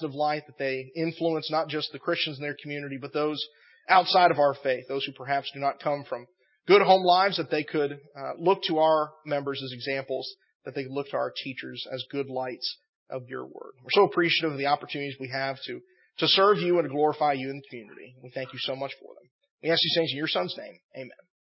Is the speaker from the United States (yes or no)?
yes; Annandale, Virginia, United States; That was one of the great blessings I had growing up in Annandale